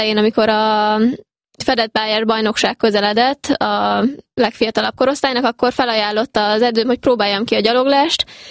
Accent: Agárd, Fejér, Hungary; now in Budapest, Hungary; Agárdon nőttem fel, illetve Fehérvárhoz is sok szál fűz, viszont 2014-ben Budapestre költöztünk, és azóta alapvetően Budapesten élek, viszont az egyetemet Miskolcon végzem

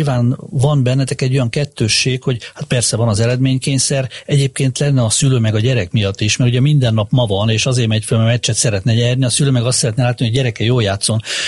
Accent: Hungary; de erre mindig mondom, de ők skandinávok, mi meg magyarok vagyunk.

